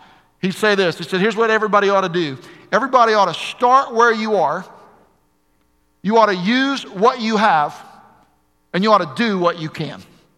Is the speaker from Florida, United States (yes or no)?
yes; Florida, United States; I grew up in Florida. My wife grew up in Florida.